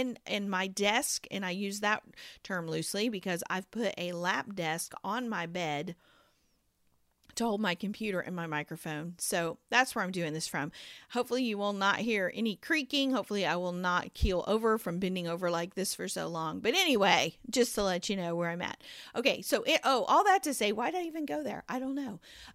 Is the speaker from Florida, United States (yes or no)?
yes; Florida, United States; especially for us because we're originally from Florida